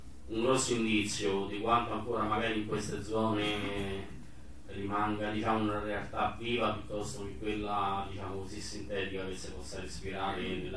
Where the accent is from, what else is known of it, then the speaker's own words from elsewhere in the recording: Rome, Lazio, Italy; io vengo da Roma, anche se sto qui vicino perché sto sulla Bocea